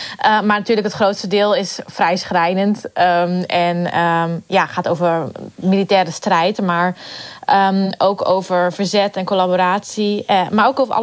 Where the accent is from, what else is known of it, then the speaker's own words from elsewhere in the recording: Ter Apel, Groningen, Netherlands; Want ik kom zelf uit Ter Apel. En dat is een verhaal uit Ter Apel.